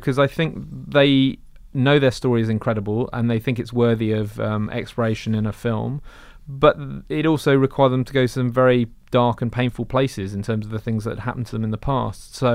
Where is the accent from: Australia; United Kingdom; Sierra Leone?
United Kingdom; I think it also helped being British, actually.